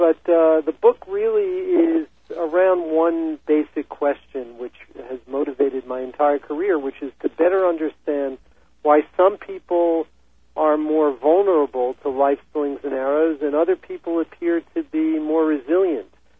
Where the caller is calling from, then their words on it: Madison, Wisconsin, United States; Madison, Wisconsin.